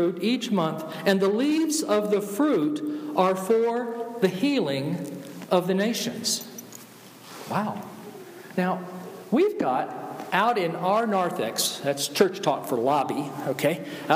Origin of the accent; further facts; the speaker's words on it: Georgia, United States; And I'm from Georgia, so we pronounce naked. It's naked, right? N-E-K-K-I-D. Naked.